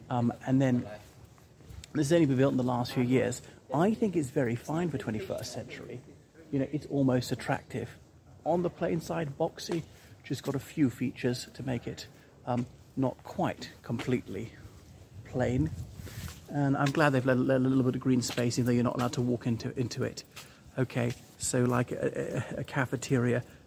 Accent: Ireland; from Ireland.

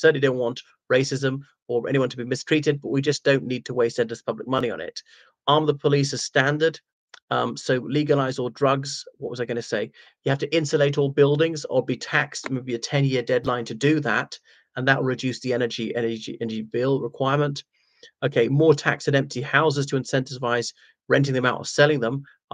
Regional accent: Ireland; now in London, United Kingdom; I'm actually from the Republic of Ireland.

